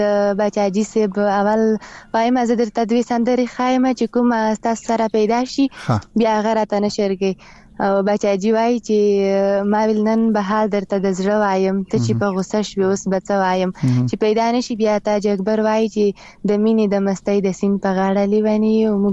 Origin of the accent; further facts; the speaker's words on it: Khyber Pakhtunkhwa, Pakistan; زه خپیرې له وزیرستان نه یم